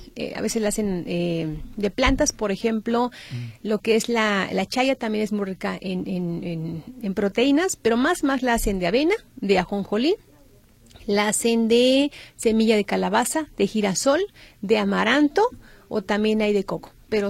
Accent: Puebla, Mexico; Bueno, yo soy de Puebla, ya se maneja mucho el papalocalita.

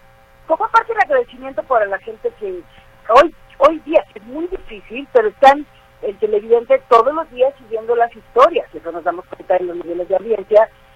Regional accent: Guadalajara, Jalisco, Mexico; Ay, pues yo feliz de hablar con mis paisanos. Soy tapatía 100%.

